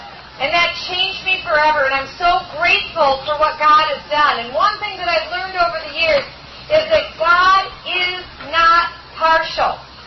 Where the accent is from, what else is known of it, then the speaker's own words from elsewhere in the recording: Waterloo, Iowa, United States; born there; I was born here in Iowa. I was born in Waterloo and Cedar Falls